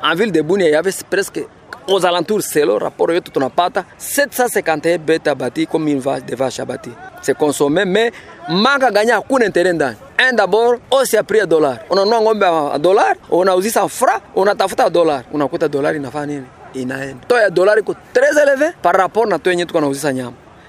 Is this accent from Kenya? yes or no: no; Tanzania; Mimi natoka mimi Tanzania.